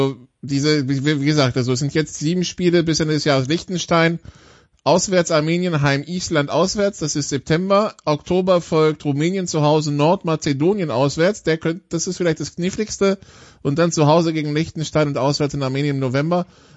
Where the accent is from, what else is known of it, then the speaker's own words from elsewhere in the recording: France; als Franzose schaue ich mir das ja eh interessiert